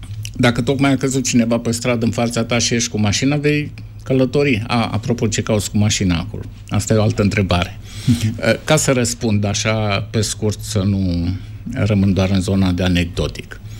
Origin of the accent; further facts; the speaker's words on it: Suceava, Suceava County, Romania; Când eram copil la Suceava, locuiau foarte mulți evrei acolo.